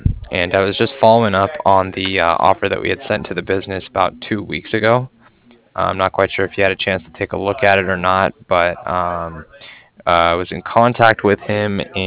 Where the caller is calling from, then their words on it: Cardiff, Wales, United Kingdom; And I'm calling from Cardiff. That's C-A-R-D-I-F-F, like Frank.